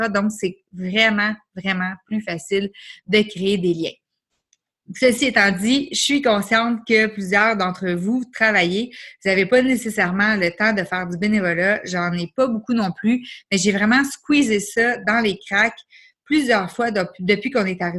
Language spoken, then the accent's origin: French; Quebec, Canada; dire qu'on est expatrié, qu'on vient du Québec, Canada, français